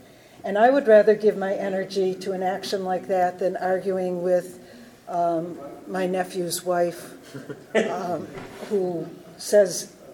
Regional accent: Wisconsin, United States; I'm from Wisconsin. Do you know what has happened in Wisconsin in the last 5 years?

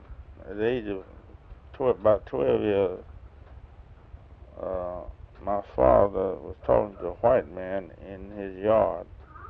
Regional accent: Lisbon, Louisiana, United States; born there; I was born in Cleveland Parish, Louisiana, at Lisbon, Louisiana, which is my present address.

